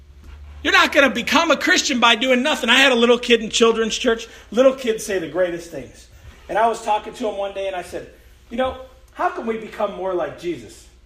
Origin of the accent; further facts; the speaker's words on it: Chicago, Illinois, United States; I grew up in South Chicago, and I like basketball.